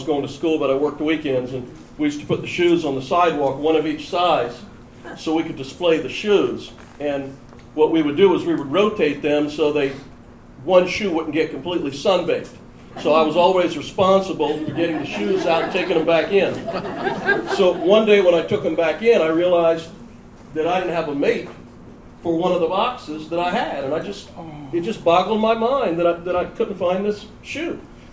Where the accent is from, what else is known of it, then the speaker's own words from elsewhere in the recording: Charleston, South Carolina, United States; born there; I was born in Charleston, and my family had a furniture store on King Street for a lot of years